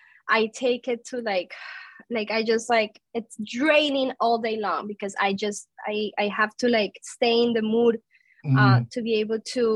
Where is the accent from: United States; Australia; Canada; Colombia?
Colombia; I come from Colombia.